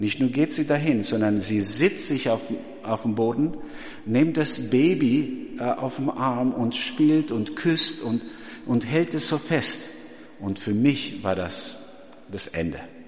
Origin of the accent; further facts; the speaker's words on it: Albania; So war es bei uns in Albanien. Samstag war das Duschentag.